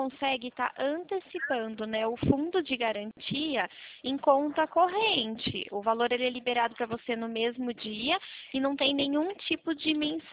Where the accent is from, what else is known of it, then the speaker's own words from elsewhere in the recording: Araras, São Paulo, Brazil; Eu sou de Arara, São Paulo.